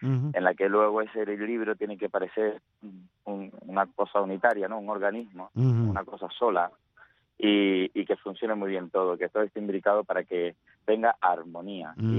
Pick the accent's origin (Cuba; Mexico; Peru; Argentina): Cuba; moved away as an adult; now in Valladolid, Spain; yo vine a Valladolid a hacer este máster de filología hispánica y realmente yo salí de Cuba